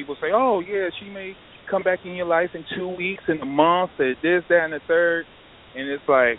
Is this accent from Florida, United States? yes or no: no; Chicago, Illinois, United States; I'm from Chicago.